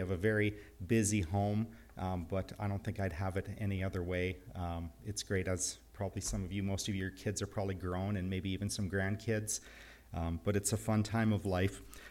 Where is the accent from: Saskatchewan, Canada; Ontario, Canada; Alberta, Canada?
Saskatchewan, Canada; I grew up in Saskatchewan. I think that's our provincial berry.